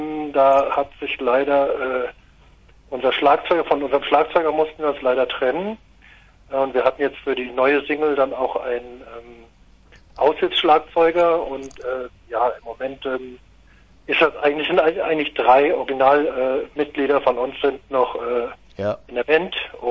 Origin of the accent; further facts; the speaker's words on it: Wetzlar, Hesse, Germany; Wir kommen schon mehr aus dem Kreis Wetzlar, also Land-Dill-Kreis, Land der Könige.